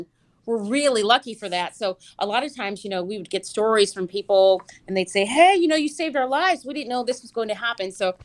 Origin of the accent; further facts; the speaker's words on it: St. Louis, Missouri, United States; also born or lived in Atlanta; Actually, I'm from St. Louis, and I moved here from Atlanta, but Atlanta has my heart now.